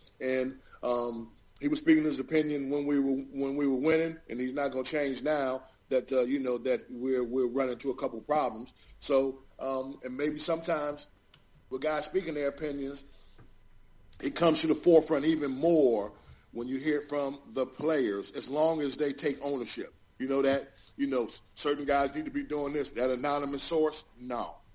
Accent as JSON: {"language": "English", "town": "Buffalo", "region": "New York", "country": "United States", "tie": "born or raised there", "said": "Well, I mean, I grew up in Buffalo, so I'm from Buffalo. That's my family. Everybody from Buffalo is a Buffalo Bill fan, you know."}